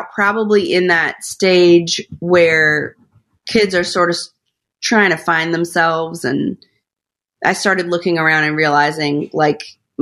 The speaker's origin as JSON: {"language": "English", "region": "Rhode Island", "country": "United States", "tie": "born or raised there", "also_born_or_lived": "Atlanta", "said": "I always say, really, that I feel like I grew up in Rhode Island. So I feel like I'm a New Englander in my heart, because we moved there when I was in about sixth grade"}